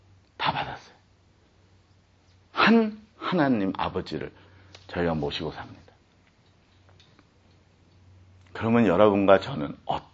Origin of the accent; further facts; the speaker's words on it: South Korea; moved away; 우리는 한국 사람이니까, 오, 같은 한국 사람이냐고